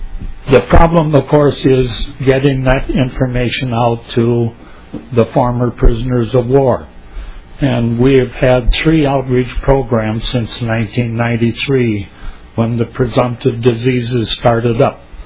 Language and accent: English; Egan, United States; I'm from Egan.